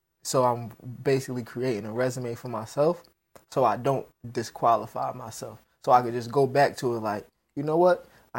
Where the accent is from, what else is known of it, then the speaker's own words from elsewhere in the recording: Jamaica; I was speaking Spanish. I can add Spanish stuff, cultural elements. I'm Jamaican.